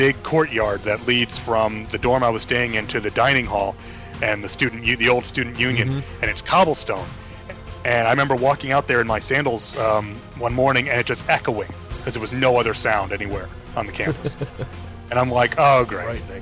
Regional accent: New York, United States; Well, I was born and raised in New York. My dad's from the Bronx. My mom's from New Rochelle.

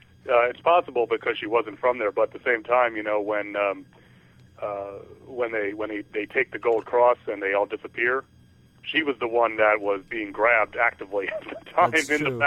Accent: New York, United States; Where I grew up in New York, we could get, 660 and 880, which were the two giant stations that broadcast from Manhattan, and that's it.

